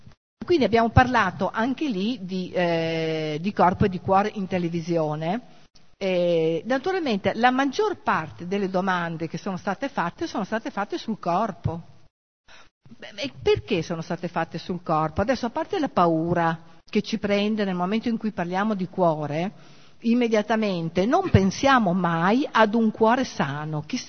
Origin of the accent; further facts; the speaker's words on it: Padua, Veneto, Italy; perché per metà sono bolognese, quindi è un pochino terra anche mia, anche se vengo da Padova.